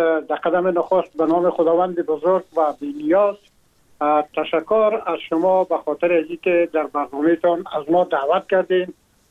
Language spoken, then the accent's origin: Persian; Afghanistan; now in France; ما هم در جمع عموم مردمایی بودم که از افغانستان بر آمدم و تقریبا این 3.5 سال میشه که ما در فرانسه زندگی میکنم